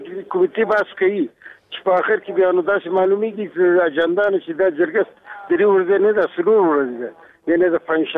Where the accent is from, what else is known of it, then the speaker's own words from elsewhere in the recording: Afghanistan; زه د افغانستان دی بچی